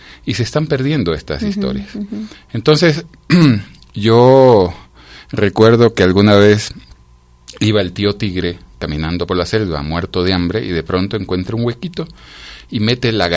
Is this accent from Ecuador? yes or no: yes; Guayaquil, Guayas, Ecuador; born there; tú sabes que nací en Guayaquil